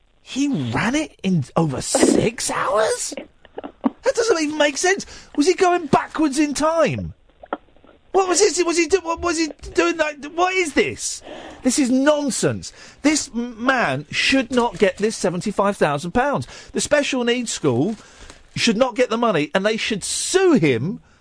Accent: Wales, United Kingdom; I'm from Wales.

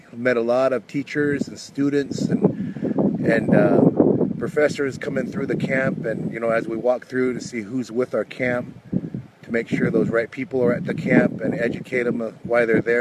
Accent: Nevada, United States; So, Diapa, where I'm from is Akaitika. I'm a trout eater from the Walker River. My mom's side, I'm from Bishop Tribe. And also Timok Shoshone.

